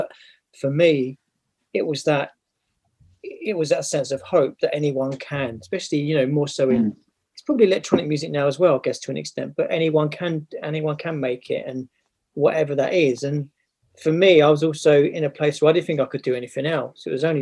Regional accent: Bletchley, South East England, United Kingdom; I grew up in a place called Bletchley in Milton Keynes, in sunny Milton Keynes.

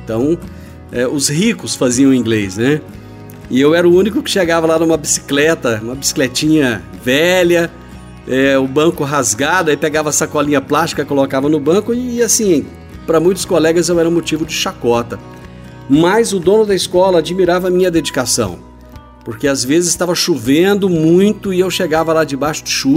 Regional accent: Rio Verde, Goiás, Brazil; born there; Eu nasci em Rio Verde, no ano de 1966, de uma família muito humilde, de uma família muito pobre.

